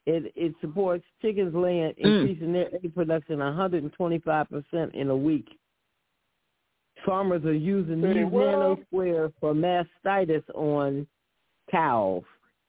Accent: Ohio, United States; where I was born and raised in Ohio is a highly radioactive area.

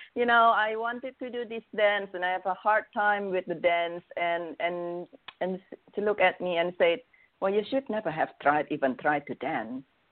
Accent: Indonesia; English is a second language; I came from Indonesia, a particularly Chinese Indonesian background.

